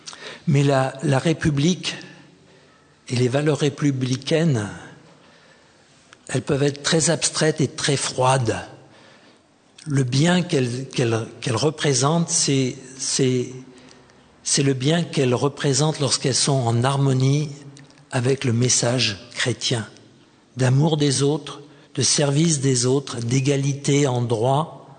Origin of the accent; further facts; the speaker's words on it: France; j'ai été élevé en France, mais je suis vraiment devenu chrétien à Seattle, la ville de Nancy